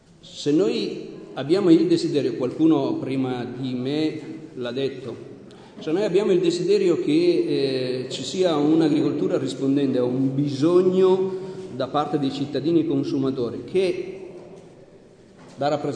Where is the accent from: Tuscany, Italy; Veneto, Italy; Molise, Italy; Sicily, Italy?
Sicily, Italy; anche nel nostro Piemonte, poi lo dico nostro, io da siciliano comunque